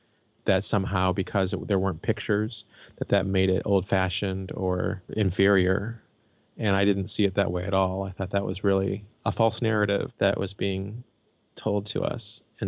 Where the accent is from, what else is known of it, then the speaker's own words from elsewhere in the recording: Springfield, Illinois, United States; I grew up in Springfield, Illinois.